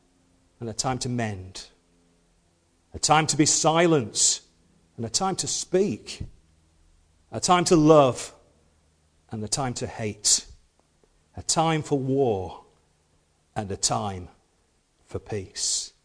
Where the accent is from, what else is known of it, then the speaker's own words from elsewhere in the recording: United Kingdom; We tried to get rid of the stiff upper lip of being British